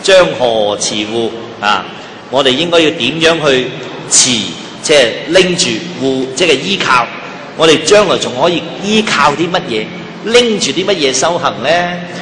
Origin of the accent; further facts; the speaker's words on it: China; 嚟换呢系我哋中国人对于佛入涅槃嘅一个另外一个形容词